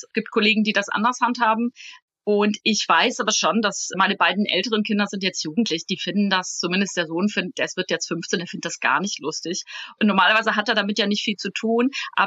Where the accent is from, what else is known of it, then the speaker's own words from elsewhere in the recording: North Rhine-Westphalia, Germany; Ich bewege mich ja auch weitgehend im Norden. Ne? Ich komme aus Ostwestfalen, das ist auch schon ein sehr ruhiger Menschenschlag.